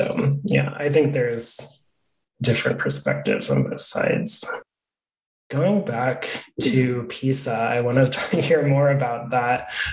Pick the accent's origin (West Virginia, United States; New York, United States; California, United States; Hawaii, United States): Hawaii, United States; And I remember she was given the state Hawaii, and I was like, but I'm Native Hawaiian. Why didn't I get Hawaii?